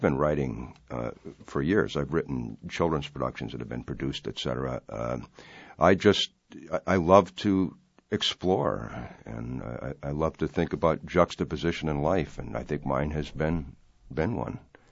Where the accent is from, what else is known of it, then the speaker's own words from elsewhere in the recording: Ashland, Wisconsin, United States; I grew up in Ashland, Wisconsin, right on Lake Superior.